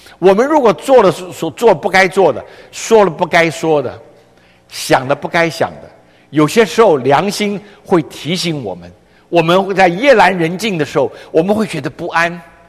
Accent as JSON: {"language": "Chinese", "country": "China", "said": "我们中国人怎么会？"}